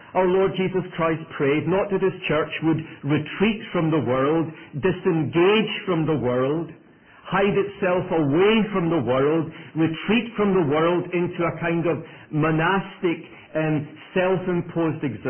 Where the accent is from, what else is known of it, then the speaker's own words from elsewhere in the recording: Scotland, United Kingdom; accent: Scottish; And while my accent may be a little different from what you're used to, you can console yourself that it's Scottish, and that should serve you well through the rest of the day.